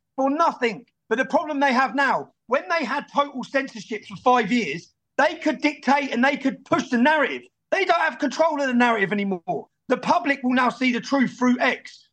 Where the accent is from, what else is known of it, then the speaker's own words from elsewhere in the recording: England, United Kingdom; I failed in my job as an Englishman, and I failed in my job as a journalist, and I failed the British public.